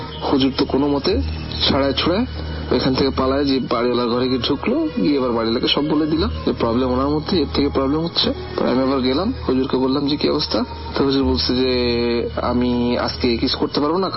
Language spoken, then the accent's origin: Bangla; Khulna, Khulna Division, Bangladesh; আমাদের বাড়ি অ্যাকচুয়ালি খুলনাতে, আমাদের বাড়ি ছিল টিভি বন্ডার রোডে, সেই বাড়িটা এখনো আছে।